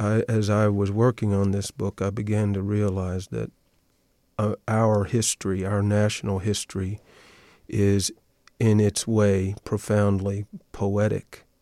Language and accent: English; Kentucky, United States; The reason I'm from Kentucky, and I live 30 miles from where he spent his early childhood, and we live in the same county in Kentucky where his parents were married.